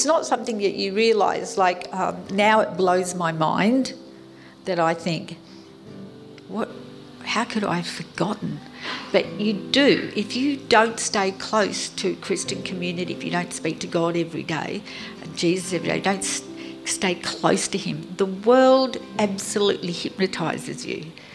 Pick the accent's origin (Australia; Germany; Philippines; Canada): Australia; Bunbury, Western Australia; also born or lived in Perth, Australia / Sydney, Australia / United States; I was actually born in Western Australia. I grew up in Bunbury, And then after completing primary school and high school in Bunbury, moved to Perth